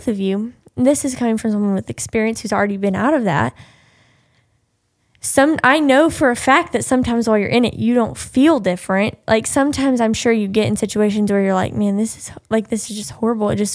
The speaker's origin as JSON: {"language": "English", "region": "Arkansas", "country": "United States", "tie": "born or raised there", "said": "And so I grew up in Arkansas. I lived here."}